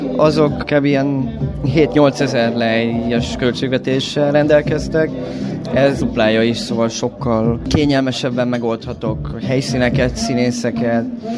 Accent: Cluj-Napoca, Cluj County, Romania; azért szeretnék Kolozsváron forgatni, mert én Kolozsváron születtem, közel nőttem fel Kolozsvárhoz

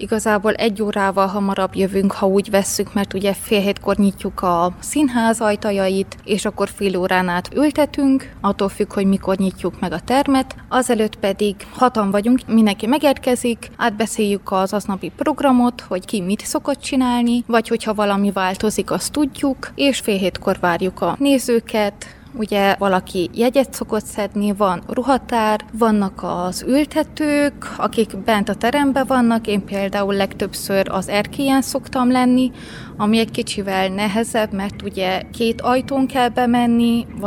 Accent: Sfântu Gheorghe, Covasna, Romania; Otthon Szentgyörgyön is önkénteskedtem, ott 5 évig.

